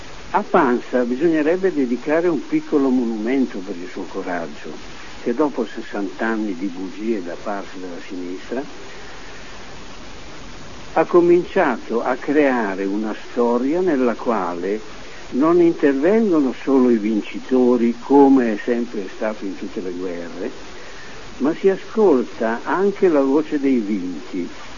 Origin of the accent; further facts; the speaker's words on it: Bergamo, Lombardy, Italy; born there; sono nato a Bergamo il 5 marzo 1920